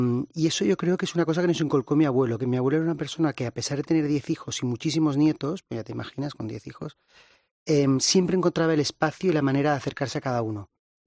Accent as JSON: {"language": "Spanish", "town": "Barcelona", "region": "Catalonia", "country": "Spain", "said": "Yo soy de Barcelona"}